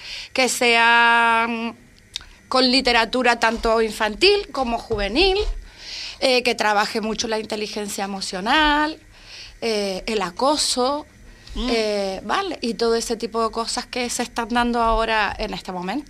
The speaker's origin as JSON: {"language": "Spanish", "country": "Argentina", "lives_now": "Fuerteventura, Spain", "said": "Pues vengo desde Argentina y Fuerteventura es mi casa, ahora es mi primera casa, ¿no? A pesar de que estoy en Argentina, pero bueno, Fuerteventura ahora es mi vida."}